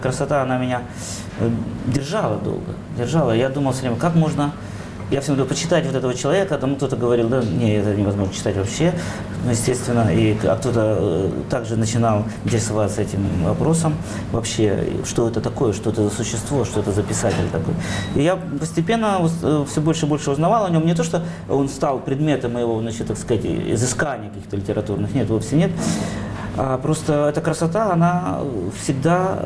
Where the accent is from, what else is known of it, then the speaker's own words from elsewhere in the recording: Berdychiv, Zhytomyr Oblast, Ukraine; Я из Бердичева